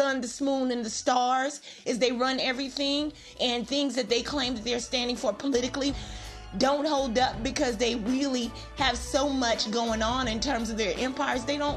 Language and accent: English; Texas, United States; look, I'm from Texas. It's Cinco de Mayo.